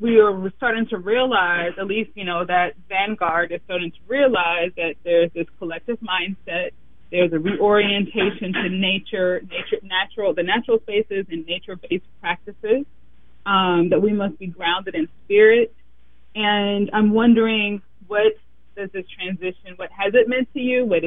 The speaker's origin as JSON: {"language": "English", "region": "the South", "country": "United States", "said": "as a Southerner myself, that you really bring in the aspect of being Southern and also what it means to grow up here"}